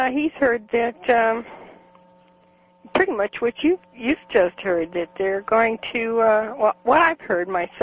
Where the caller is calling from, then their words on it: Washington, United States; I'm calling from Washington State